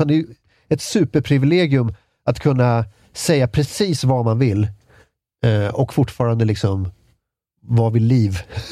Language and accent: Swedish; Ösmo, Stockholm County, Sweden; en milstolpe i min uppväxt var när vi flyttade från Ösmo, som ligger i närheten av Nynäshamn. Som var ett så, du vet, ganska tryggt arbetarklassområde. Ingen hade särskilt hög utbildning där jag liksom växte upp.